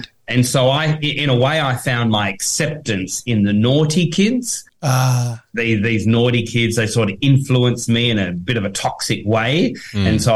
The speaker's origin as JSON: {"language": "English", "region": "Tasmania", "country": "Australia", "said": "Look, we're from Tasmania. I'm an uncle, I think, 39 times."}